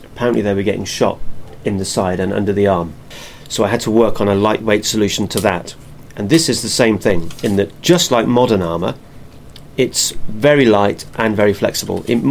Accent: Northampton, East Midlands, United Kingdom; Never family from Birmingham, but I'm from Northampton. That's right, Daventry.

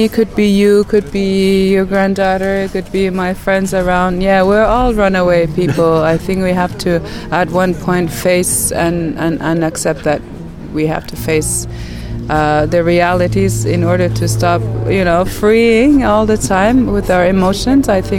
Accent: Quebec, Canada; now in Montreal, Canada; Well, I live in Montreal, but I'm from Nunavik in northern Quebec. It's a small Inuit community

